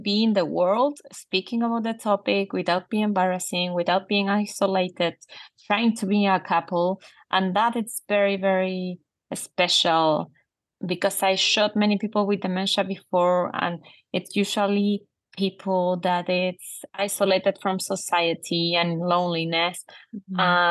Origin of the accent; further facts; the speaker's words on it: Chile; English is a second language; I grew up listening in Chilean television